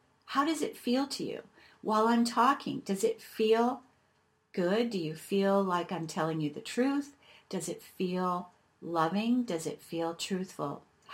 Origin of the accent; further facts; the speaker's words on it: Canada; now in Boulder, United States; I grew up in Canada, and I had my fill of cold weather and snow. And here I am having to move at this point in my life to Boulder.